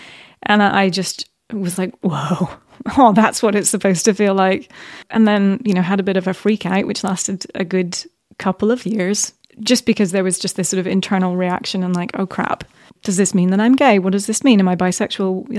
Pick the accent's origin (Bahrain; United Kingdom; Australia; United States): Bahrain; also born or lived in Qatar / Dubai, United Arab Emirates / Saudi Arabia; So I grew up in the Middle East, actually. Yeah.